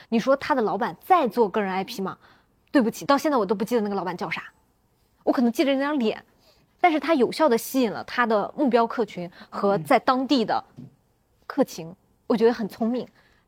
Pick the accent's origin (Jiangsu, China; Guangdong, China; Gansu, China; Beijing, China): Jiangsu, China; Xuzhou; 在我的老家徐州有一个做 SPA 店的叫锦系